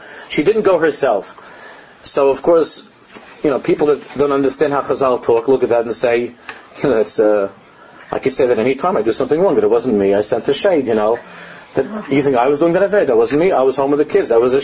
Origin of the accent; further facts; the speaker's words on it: United States; growing up in America and being part of that whole scene